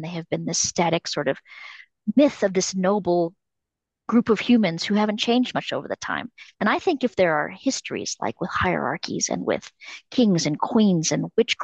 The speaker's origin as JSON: {"language": "English", "region": "Texas", "country": "United States", "tie": "born or raised there", "lives_now": "Denver, United States", "said": "The isotopic studies of my molars would show that I grew up in Central Texas on the Edwards Aquifer"}